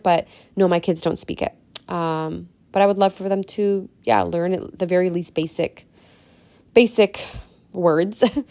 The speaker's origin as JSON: {"language": "English", "country": "Canada", "tie": "born or raised there", "first_language": "Punjabi", "said": "And obviously, I grew up in Canada, so I was raised with both English and Punjabi, English outside of the household, Punjabi inside the household."}